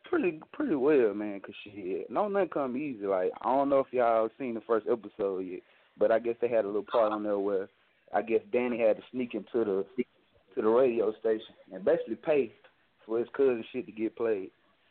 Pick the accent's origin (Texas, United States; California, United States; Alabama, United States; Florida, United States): Alabama, United States; Huntsville; Georgia, man. I'm from Huntsville, Alabama.